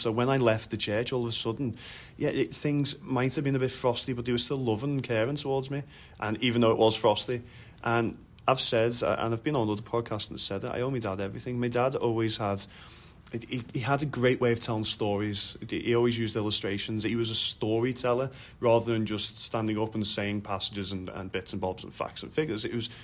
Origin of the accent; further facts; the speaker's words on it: Liverpool, North West England, United Kingdom; I mean, we're from Liverpool, so it's a difficult one.